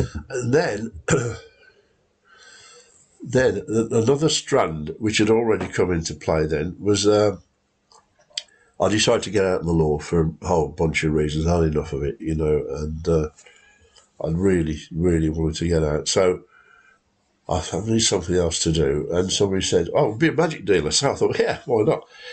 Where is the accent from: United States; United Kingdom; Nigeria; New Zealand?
United Kingdom; West Bromwich, West Midlands; because I come from West Bromwich.